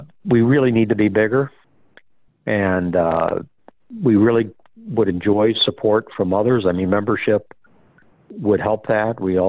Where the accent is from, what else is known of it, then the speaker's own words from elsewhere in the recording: Michigan, United States; born there; I was born very poor in Michigan